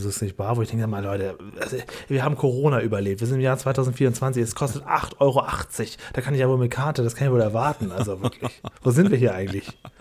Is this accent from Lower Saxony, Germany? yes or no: yes; Hemmoor, Lower Saxony, Germany; Aus Hemmoor, wo ich aufgewachsen bin, da hat das 40 Pfennig gekostet.